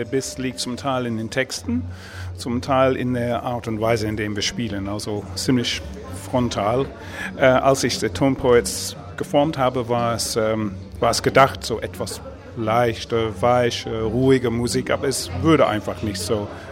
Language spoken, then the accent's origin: German; England, United Kingdom; German is a second language; now in Belgium; Also wir kommen aus Belgien, ich bin Engländer, wohnhaft in Belgien